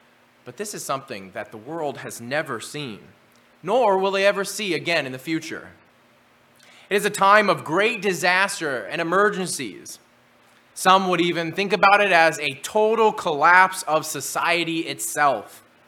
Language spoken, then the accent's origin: English; North Dakota, United States; You see, when I was a kid, we grew up in North Dakota. In North Dakota, I remember several times there were these giant blizzards